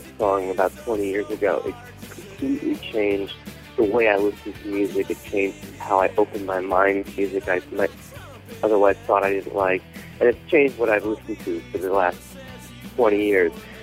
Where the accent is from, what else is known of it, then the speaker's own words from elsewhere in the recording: Toledo, Ohio, United States; By the way, I'm from Toledo, Ohio.